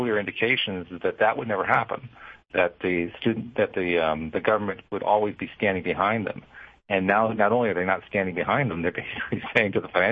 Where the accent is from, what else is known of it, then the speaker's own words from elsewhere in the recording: Schenectady, New York, United States; I remember I grew up in Schenectady, New York. There's a small college there called Union College